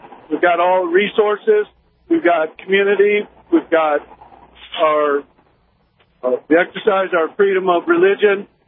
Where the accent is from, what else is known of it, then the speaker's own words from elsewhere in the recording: United States; And I am just so proud of being an American.